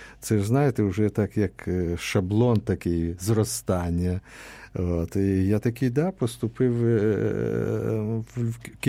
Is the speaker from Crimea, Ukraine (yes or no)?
no; Medzhybizh, Khmelnytskyi Oblast, Ukraine; born there; А я народився якраз в Хмельницькій області біля старовинного містечка Меджибіж.